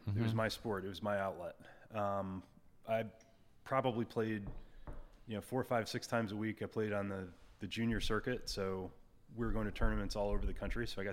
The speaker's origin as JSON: {"language": "English", "town": "Detroit", "region": "Michigan", "country": "United States", "tie": "born or raised there", "said": "So grew up, born in Michigan, mm-hmm. Detroit, Michigan."}